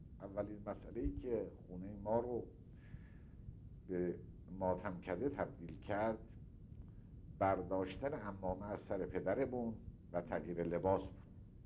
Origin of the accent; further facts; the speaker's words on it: Qazvin, Iran; born there; قمری معادل با فروردین 1108 شمسی در قزوین متولد شدم.